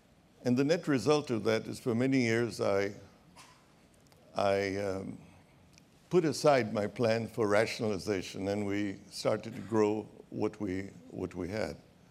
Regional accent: India; we were not astrologers, although we came from India

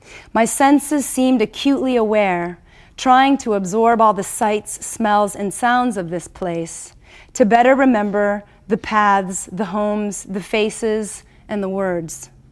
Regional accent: Massachusetts, United States; maybe between, you know, New York and my home state of Massachusetts, or maybe at the U.S. border?

